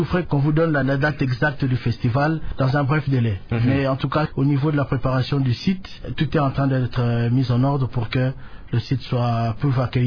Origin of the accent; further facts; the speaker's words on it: Kongo Central, DR Congo; moi je suis originaire du territoire de Sangololo.